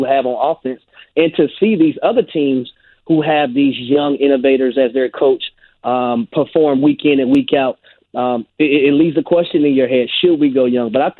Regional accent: Atlanta, Georgia, United States; And I played there in Atlanta, and I grew up in Atlanta.

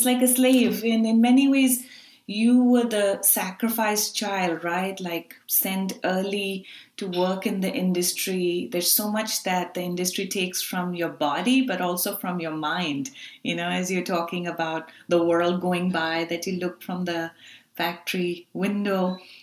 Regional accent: Pakistan; As South Asian women, I grew up in Pakistan.

